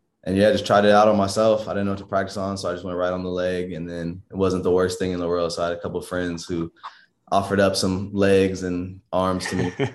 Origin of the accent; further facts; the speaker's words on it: Inglewood, California, United States; I grew up in Inglewood, California. Just all over LA too.